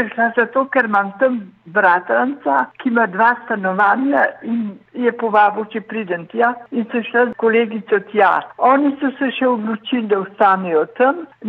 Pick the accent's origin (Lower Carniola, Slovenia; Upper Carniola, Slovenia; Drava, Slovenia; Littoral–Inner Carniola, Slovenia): Upper Carniola, Slovenia; Kranj; doma sem iz Kranja. Stara sem pa, hmal bom 88, če malo manjka.